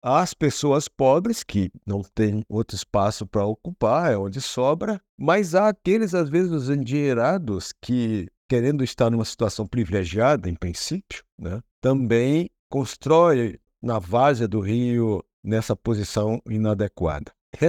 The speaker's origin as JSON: {"language": "Portuguese", "town": "Porto Alegre", "region": "Rio Grande do Sul", "country": "Brazil", "said": "e sou de Porto Alegre, engenheiro civil"}